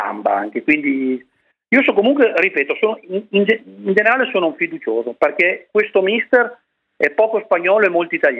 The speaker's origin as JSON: {"language": "Italian", "town": "Ricò", "region": "Emilia-Romagna", "country": "Italy", "said": "Perché io sono di Ricò"}